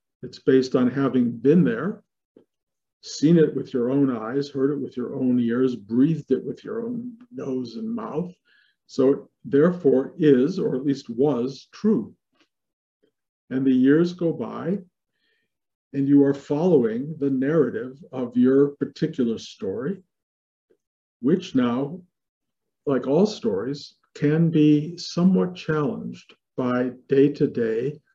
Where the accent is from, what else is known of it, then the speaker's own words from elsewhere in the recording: Detroit, Michigan, United States; as a kid, as a growing up in Detroit, part of a family, went to an elementary school with a lot of friends.